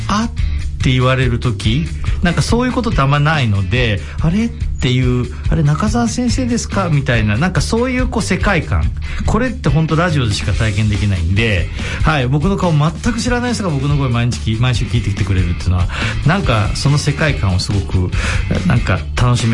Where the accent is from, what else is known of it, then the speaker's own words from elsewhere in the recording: Toyohashi, Aichi, Japan; also born or lived in Toyone; 豊根ですね、はい、育ちは、小5まで豊根、小6から豊橋、その後大学は山梨行ってます。